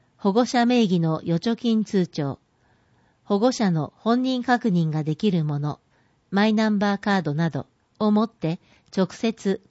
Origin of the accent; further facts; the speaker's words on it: Rikuzentakata, Iwate, Japan; 震災直後、私は生まれ故郷の岩手県陸前高田市に向かい